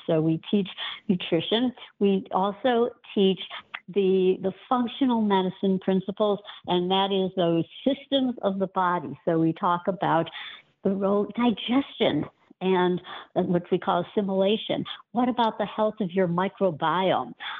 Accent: Chicago, Illinois, United States; You know, I'm from Chicago, so deep dish pizza, we're very sentimental about that.

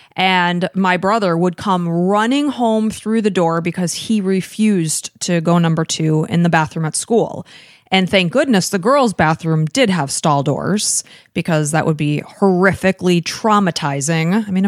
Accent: Illinois, United States; We grew up in Illinois. This happened in California.

